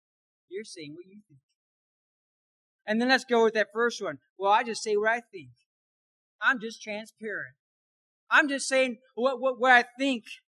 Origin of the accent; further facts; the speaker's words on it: Michigan, United States; Pastor Bob McDonald, my pastor I grew up under in Michigan